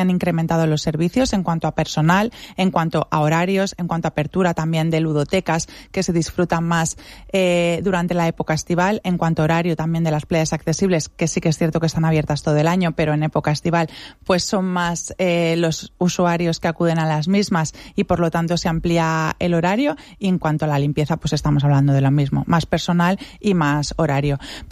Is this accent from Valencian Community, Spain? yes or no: yes; Benidorm, Valencian Community, Spain; tenemos mucha suerte los que vivimos y somos de Benidorm de tener estas playas, esta ciudad